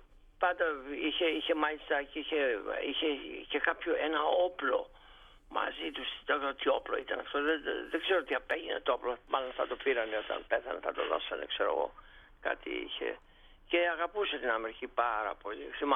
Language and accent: Greek; Magoula, Peloponnese, Greece; στη Μαγούλα, εκεί εγώ γεννήθηκα, στη Μαγούλα έξω από τη Σπάρτη